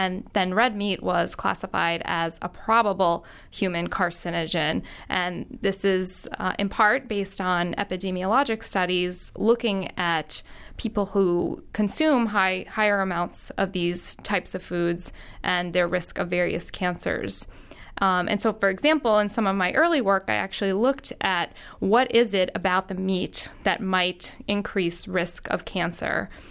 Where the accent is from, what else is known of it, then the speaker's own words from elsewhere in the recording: New York, United States; Well, I grew up in Long Island, New York, just across the sound here.